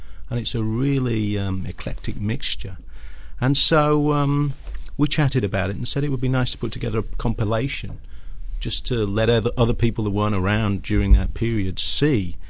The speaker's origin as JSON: {"language": "English", "town": "Birmingham", "region": "West Midlands", "country": "United Kingdom", "tie": "born or raised there", "said": "Well, when John and I were growing up in Birmingham, from the age of about 10 or 12, we were pretty obsessed with music."}